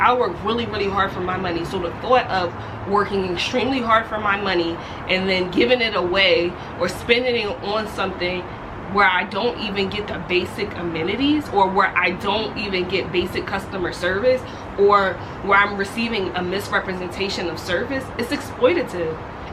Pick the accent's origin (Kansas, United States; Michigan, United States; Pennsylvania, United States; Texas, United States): Pennsylvania, United States; Philadelphia; I don't got no problem with the hood, no problem with the ghetto. I'm from Philly.